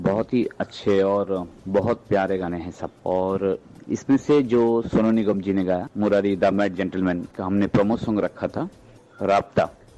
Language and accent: Hindi; Karimganj, Assam, India; मैं ना बंगाल से हूँ ना उड़ीसा से, मैं असम से हूँ। असम एक छोटा सा शहर है करीमगंज, तो वहीं से